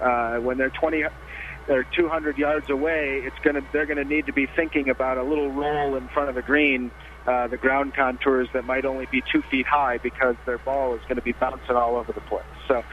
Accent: Madison, Wisconsin, United States; now in California, United States; born and raised in Madison and went to the UW and lifelong Badger. And I live in California now, but Wisconsin will always be home.

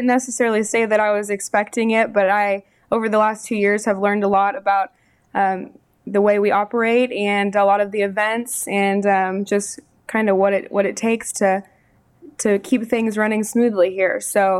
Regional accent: Windermere, Florida, United States; I'm from Windermere, which is about 35 minutes away from here.

